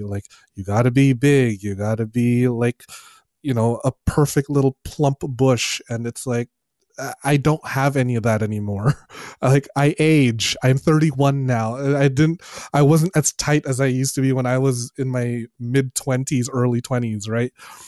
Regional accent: Philippines; I probably should just like tattoo the word "I am Filipino."

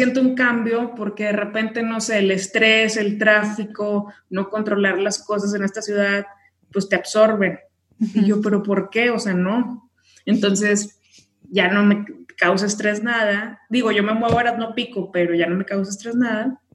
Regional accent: Tamaulipas, Mexico; now in Mexico City, Mexico; vivo en Ciudad de México, pero soy de Tamaulipas, tengo ya 7 años viviendo acá, y bueno, sí es un cambio de ciudad y de todo, ¿no? Del norte a la Ciudad de México.

